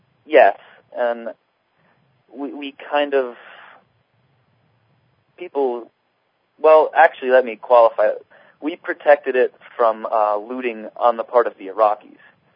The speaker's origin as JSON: {"language": "English", "town": "Tupper Lake", "region": "New York", "country": "United States", "tie": "born or raised there", "said": "I'm originally from Tupper Lake, New York. It's about 300 miles north of New York City. I grew up there."}